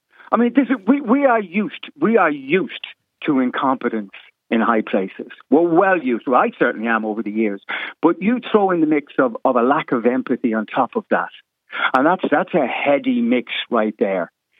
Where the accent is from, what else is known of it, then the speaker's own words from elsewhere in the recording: Dublin, Leinster, Ireland; Now, I'm born and bred in Dublin, but there isn't a hope in hell, I found, from my experience, getting any place in Dublin.